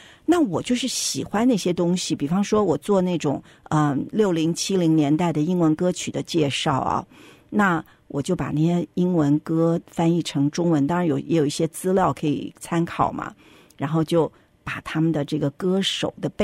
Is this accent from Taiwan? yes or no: no; United States; 我们在美国出生，在美国长大，叫我们老外。